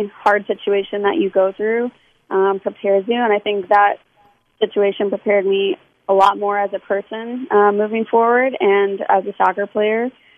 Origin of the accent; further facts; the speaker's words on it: Kansas City, Missouri, United States; Yeah, I loved growing up in Kansas City. Spent a lot of time on the Kansas side, but I went to a great high school, definitely soccer city, and absolutely loved growing up there.